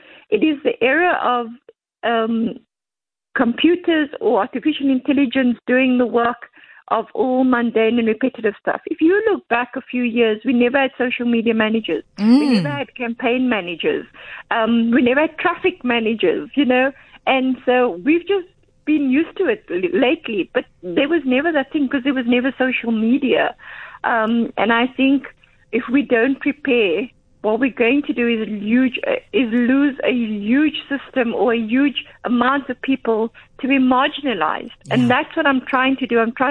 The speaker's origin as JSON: {"language": "English", "town": "Cape Town", "region": "Western Cape", "country": "South Africa", "tie": "born or raised there", "said": "I come from the Cape Flats. I was born and bred there."}